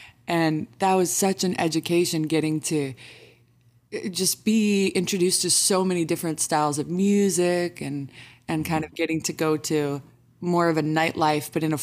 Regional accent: Chicago, Illinois, United States; So I just remember, I'm from Chicago, and just driving around listening

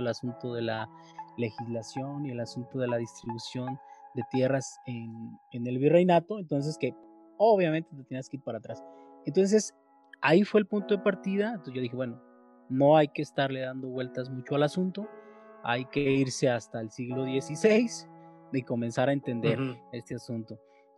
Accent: Tlaltenango, Mexico; originariamente pues yo soy de Tlaltenango, entonces como regresar a tu región, a tu zona

